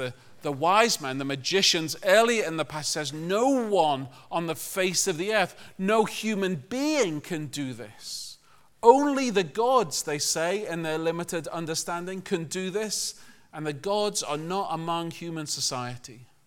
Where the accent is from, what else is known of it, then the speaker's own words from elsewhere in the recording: United Kingdom; born there; the nation that I was born in around Brexit